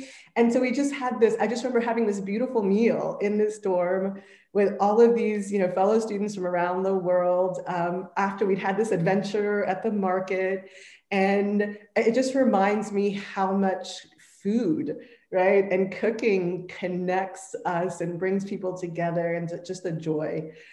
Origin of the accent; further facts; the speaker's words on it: Nigeria; You know, as an African, as a Nigerian, you know, for me, I felt a very strong connection